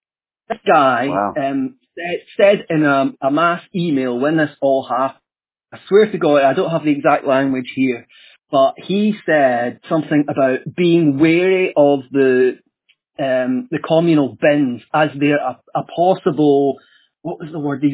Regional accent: Scotland, United Kingdom; accent: Scottish; That's my accent, man. It's the communal garbage place, right? Where everyone, a bin, B-I-N, it's my Scottish accent.

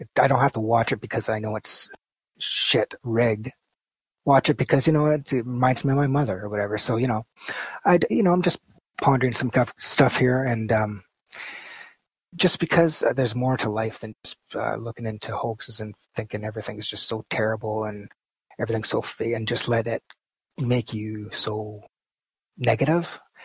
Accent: Canada; I'm Canadian, so hockey's big here.

